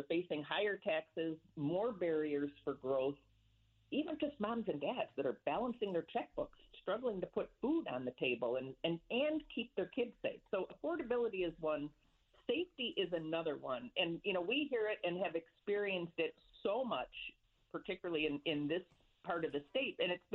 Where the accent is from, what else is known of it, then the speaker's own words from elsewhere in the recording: Chicago, Illinois, United States; now in Fairfield, United States; I'm originally from Chicago, although I've lived in Fairfield for over 30 years, or close to 30 years, I should say.